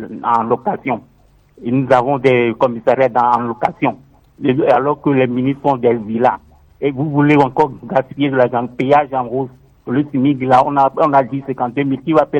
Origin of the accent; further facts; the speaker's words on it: Côte d’Ivoire; now in Togo; C'est comme si vous me demandez que nous sommes des étrangers, nous sommes des Ivoiriens.